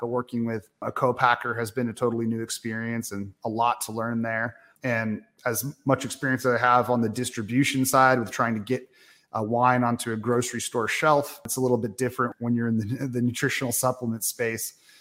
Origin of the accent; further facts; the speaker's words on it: California, United States; Originally, I'm from Marin County, which is just south of Sonoma.